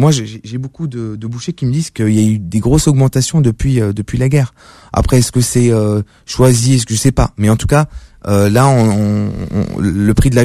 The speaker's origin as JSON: {"language": "French", "country": "Tunisia", "said": "Ouais, on est tunisien."}